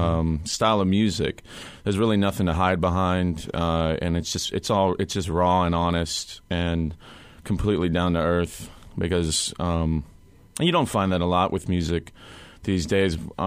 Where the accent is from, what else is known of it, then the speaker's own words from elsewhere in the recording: North Carolina, United States; also born or lived in Virginia; I grew up in Smoky Mountains in North Carolina and then Virginia as well.